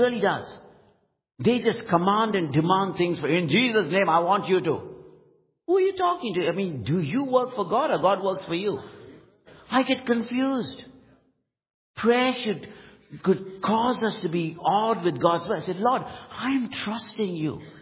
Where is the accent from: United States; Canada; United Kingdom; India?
India; I'm from India. And I live with Brahmins. I live with Muslims.